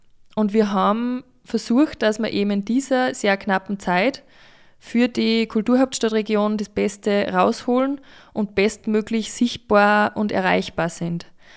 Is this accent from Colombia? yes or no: no; Ebensee, Upper Austria, Austria; und ich bin aus Ebensee